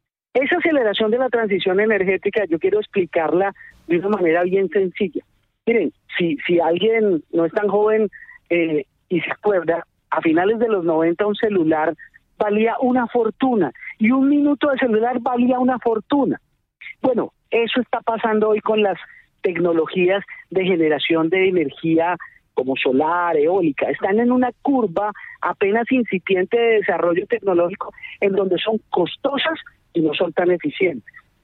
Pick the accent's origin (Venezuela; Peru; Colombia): Colombia; en manos privadas, que en su mayoría somos colombianos, comunes y corrientes